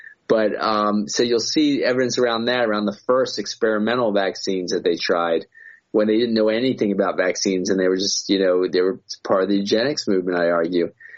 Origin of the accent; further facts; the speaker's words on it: Maryland, United States; And that's in my neighborhood of Maryland here where I live, my hometown.